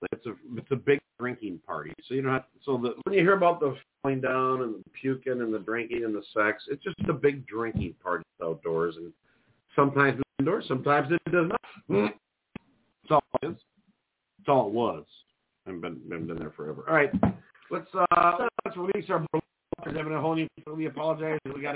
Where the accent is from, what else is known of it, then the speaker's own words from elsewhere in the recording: Duluth, Minnesota, United States; I'm a fish guy. I'm from Duluth, too. I fished rivers all the time.